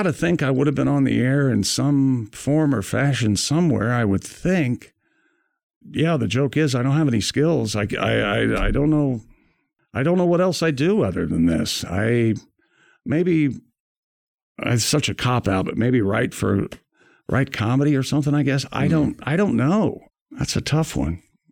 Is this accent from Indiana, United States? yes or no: yes; Indianapolis, Indiana, United States; And I go, no, I'm from Indianapolis, Doug.